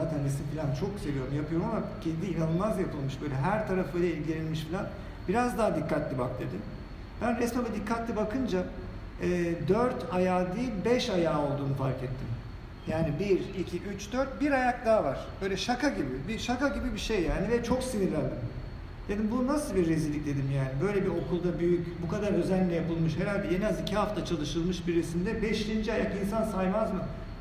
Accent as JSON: {"language": "Turkish", "region": "Istanbul", "country": "Turkey", "tie": "born or raised there", "said": "70'te doğdum ben. 49 yaşındayım. Kendimi hatırladığımda yaşadığım ev akademinin tam karşısında Fındıklı'daki biraz yukarıda bir apartman dairesiydi."}